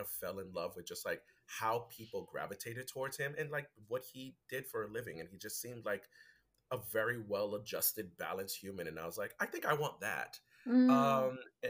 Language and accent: English; Haiti; first language Haitian Creole; English is a second language; English felt so boring to me in comparison to my native tongue that has like a very, very specific musicality to it. You know, Haitian Creole is an amalgam of like French, Spanish, and like Arabic.